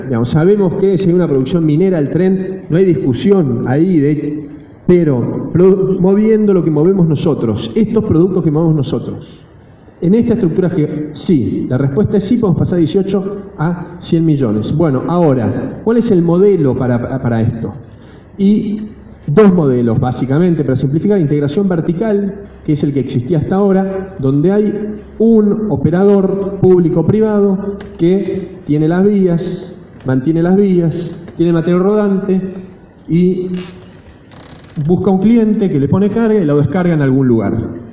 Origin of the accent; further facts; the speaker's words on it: Argentina; Nosotros también, como argentinos, producimos y competimos con los australianos.